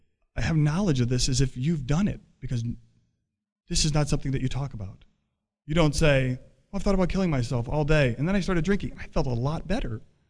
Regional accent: Stone Mountain, Georgia, United States; Because I grew up in Stone Mountain, and I was still going to meetings in Tucker, which is right next door to Stone Mountain

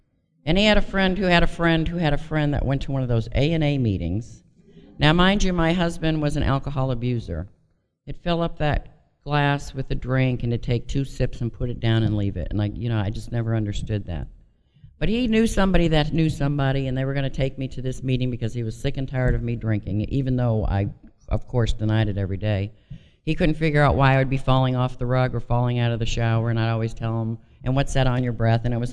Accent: Worcester, Massachusetts, United States; I grew up in Worcester, Massachusetts. That's where I was born.

